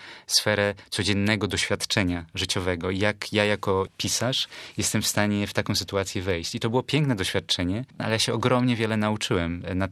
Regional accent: Warsaw, Masovian Voivodeship, Poland; Jako mały chłopiec w Warszawie byłem członkiem Teatru Muzycznego Pantera, który wystawiał przeróżnego rodzaju musicale dla dzieci

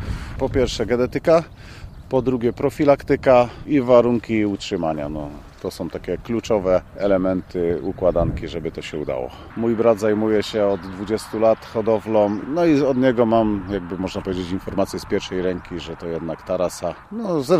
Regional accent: Głażewo, Masovian Voivodeship, Poland; Ja pochodzę z gospodarstwa w sąsiedniej wiosce Głażewo. Tam jest po ojcu gospodarstwo.

